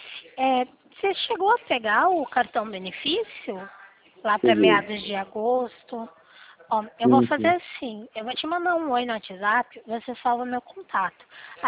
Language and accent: Portuguese; Limeira, São Paulo, Brazil; Eu sou da cidade de Limeira.